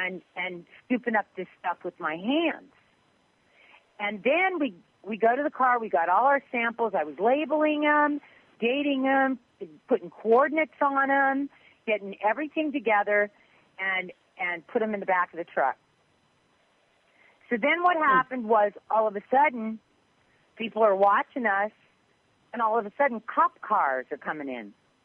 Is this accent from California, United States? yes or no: yes; California, United States; I grew up in California.